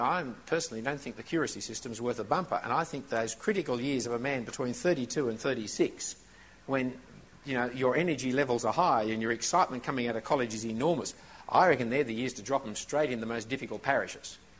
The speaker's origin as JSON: {"language": "English", "country": "Australia", "said": "being Australian, of course, it can't be any good."}